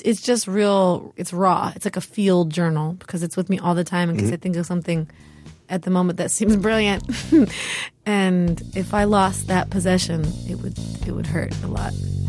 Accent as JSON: {"language": "English", "region": "Oregon", "country": "United States", "said": "I really am from Oregon. I don't know if you noticed this, but I'm from Oregon."}